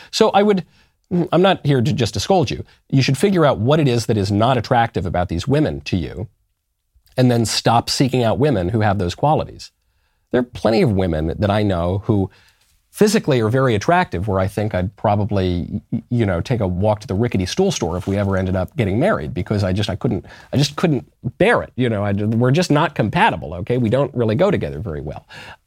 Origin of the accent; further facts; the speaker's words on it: New York City, New York, United States; Look, I'm a New Yorker. New York's a very expensive place.